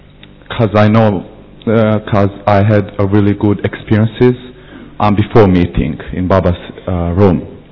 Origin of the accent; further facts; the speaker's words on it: Bosnia & Herzegovina; English is a second language; I come from Bosnia, South Europe, Bosnia and Herzegovina. And I've been in Gyan for about a year and a half.